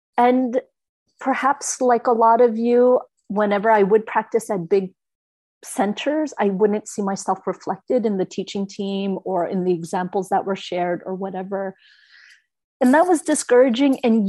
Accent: Canada; born there; even though I was born in Canada.

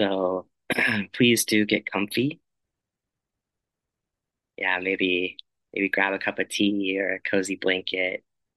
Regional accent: Bakersfield, California, United States; moved away as an adult; also born or lived in Los Angeles / New York City; And this is my hometown. This is where I was raised. I left Bakersfield when I was 18. And yeah, I'm returning now just about 17 years later. And yeah, along the way, I spent some years in Los Angeles before moving to New York City.

